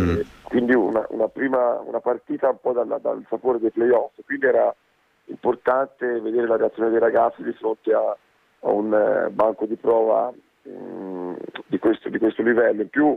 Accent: Montecatini Terme, Tuscany, Italy; poi sono di Montecatini e di conseguenza era una partita per me particolare

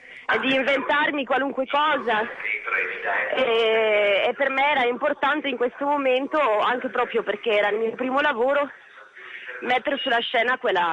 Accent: Netherlands; Olandese. Sono olandese.

